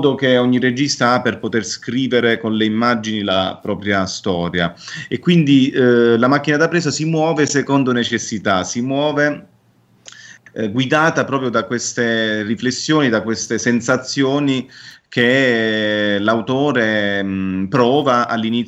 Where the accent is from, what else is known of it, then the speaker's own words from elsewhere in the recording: Salandra, Basilicata, Italy; nel mio paese era molto semplice, bastavano pochi passi per affacciarsi su un deserto, che è quello dei Calanchi Lucani, che costeggia il confine di questo paese che si chiama Salandra